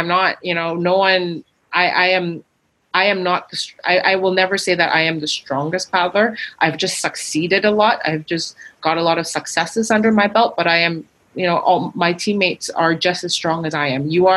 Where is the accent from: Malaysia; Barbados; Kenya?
Malaysia; You know, I grew up in Malaysia, and I grew up from a very Asian household.